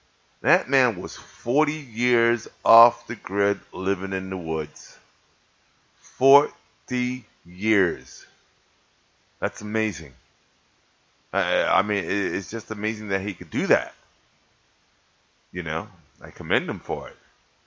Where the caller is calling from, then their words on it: New York, United States; especially in New York, because I'm recording from Jamaica, Queens, New York.